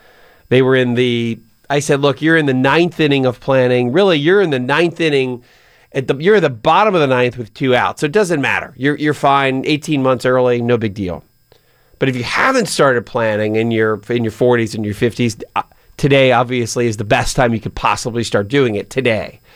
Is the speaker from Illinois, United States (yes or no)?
no; Pennsylvania, United States; Pennsylvania, my home state, and then North Carolina, my alma mater state.